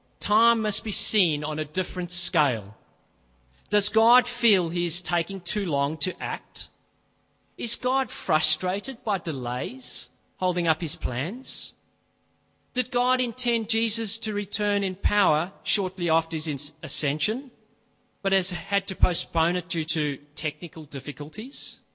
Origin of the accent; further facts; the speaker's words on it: South Africa; When I think of my teenage years growing up in South Africa, I remember many things.